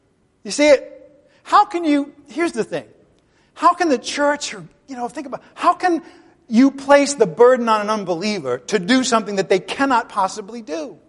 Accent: Ireland; I'm Irish, okay? So I kind of like the quarrelsome deal, but I can't.

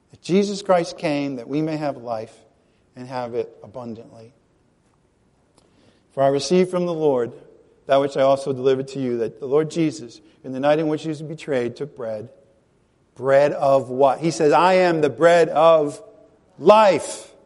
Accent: Rhode Island, United States; accent: Rhode Island; forgive my Rhode Island accent

